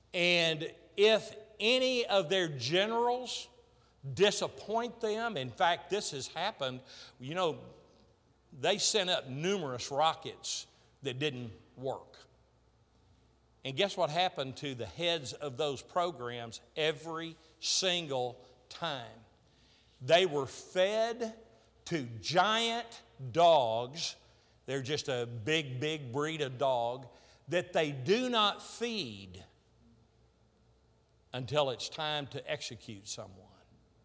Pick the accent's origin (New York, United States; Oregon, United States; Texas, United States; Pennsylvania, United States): Texas, United States; I came from Texas. We stretch everything out